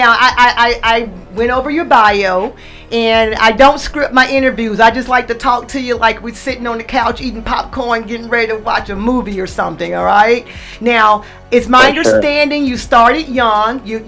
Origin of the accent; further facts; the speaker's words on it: Minnesota, United States; I told you I'm from Minnesota.